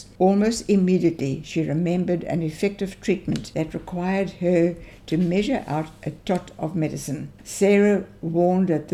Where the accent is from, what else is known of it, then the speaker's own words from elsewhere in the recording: Worcester, Western Cape, South Africa; born there; Okay, to start with, I was born in Worcester.